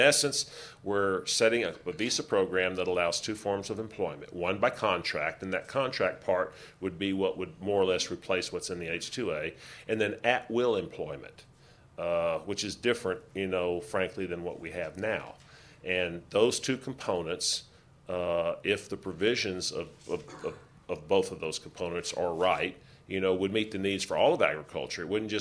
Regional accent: Texas, United States; Well, I come from Texas, and we took to heart what Mark Twain said about whiskey's for drinking and water's for fighting.

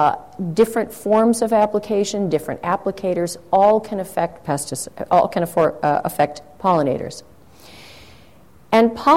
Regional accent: Illinois, United States; now in California, United States; where I'm from in California, where I'm from now, I was from Illinois, but if you went outside today, you know why I'm now from California.

